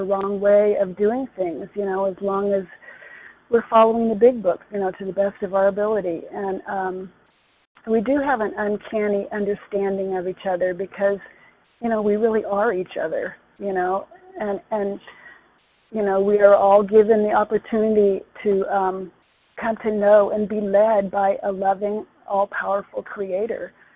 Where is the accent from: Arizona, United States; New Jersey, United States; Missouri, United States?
Arizona, United States; Oh, Arizona.